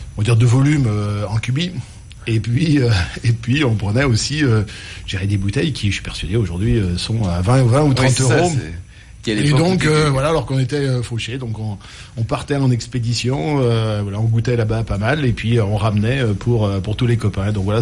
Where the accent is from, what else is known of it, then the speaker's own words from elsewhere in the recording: Nouvelle-Aquitaine, France; moi je suis originaire du nord du Limousin